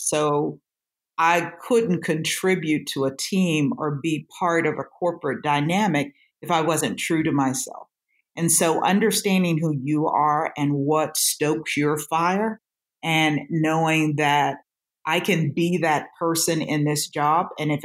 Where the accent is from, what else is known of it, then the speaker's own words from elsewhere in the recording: Texas, United States; I love being a Texan.